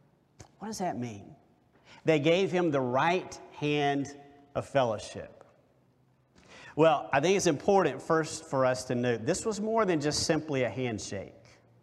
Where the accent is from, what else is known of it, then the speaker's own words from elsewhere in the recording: South Carolina, United States; In the church that I grew up in South Carolina